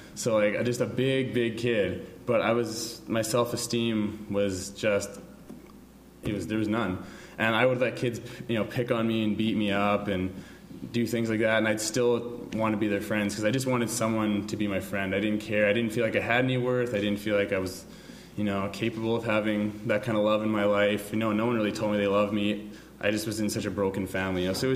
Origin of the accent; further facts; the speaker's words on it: Saskatchewan, Canada; So I was born, and I've been born and raised in Saskatchewan, prairie boy all my life.